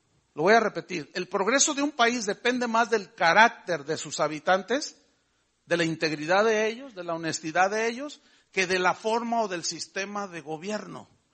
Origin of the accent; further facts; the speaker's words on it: Mexico; Pero ¿saben qué? Yo soy mexicano.